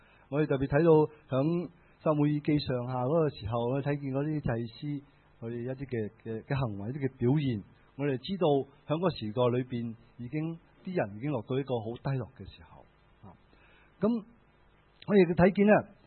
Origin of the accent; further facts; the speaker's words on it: China; 咁另外咧，我哋中国人都好识安慰自己嘅。